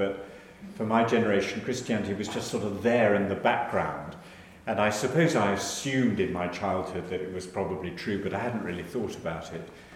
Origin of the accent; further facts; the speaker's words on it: London, United Kingdom; I'd never lived in a village. I was brought up in London. I'd always lived in cities all my life.